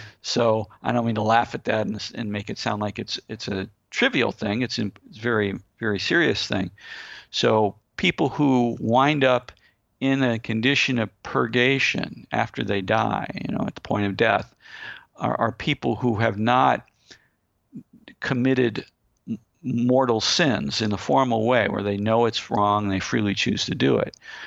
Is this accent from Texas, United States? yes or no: no; St. Louis, Missouri, United States; accent: St. Louis; But when I get excited, I start sounding like I'm from St. Louis.